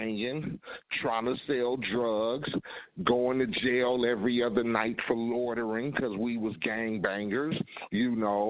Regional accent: Compton, California, United States; I grew up in Compton. If I grew up anywhere else, probably would have been different.

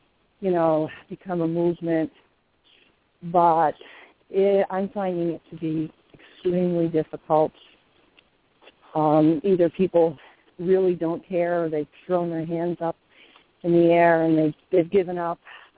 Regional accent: Tampa, Florida, United States; now in Albany, United States; I'm from the Tampa Bay area, but I'm in Albany, New York right now.

